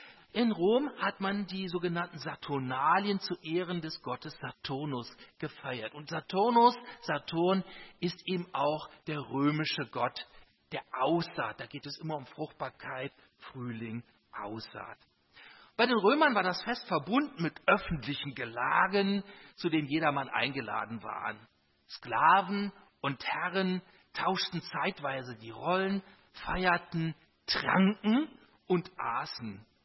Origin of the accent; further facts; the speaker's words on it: Rhineland, Germany; Das müssen wir jetzt schon mal als Rheinländer verdauen